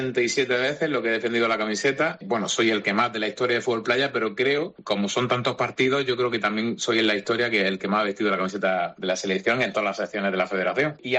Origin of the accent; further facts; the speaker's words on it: Almería, Andalusia, Spain; Los dos somos de Almería